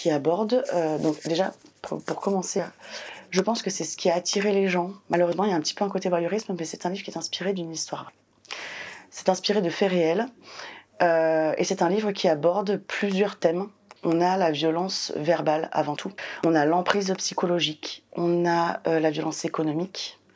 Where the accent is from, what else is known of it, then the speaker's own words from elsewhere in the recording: Lyon, Auvergne-Rhône-Alpes, France; Moi, je suis lyonnaise